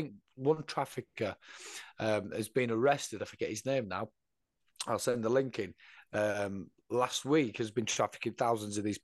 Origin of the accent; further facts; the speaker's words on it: Yorkshire and the Humber, United Kingdom; I'm not a scouser. I'm from Yorkshire.